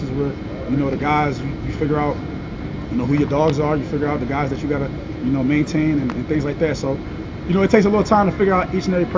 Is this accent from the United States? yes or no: yes; United States; because, you know, me being American and, you know, not really knowing all my history and things like